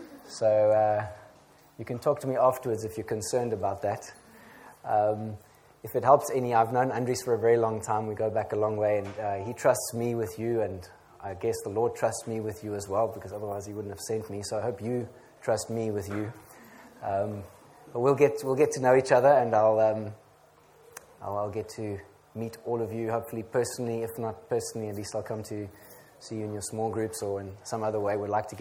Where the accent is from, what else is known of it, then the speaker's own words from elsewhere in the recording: South Africa; English is a second language; moved away as an adult; also born or lived in Ireland; my second language, and now German is my third language, and English is it's a bit confusing. So it was, I grew up in South Africa. After I ended up staying there for a while, studied there.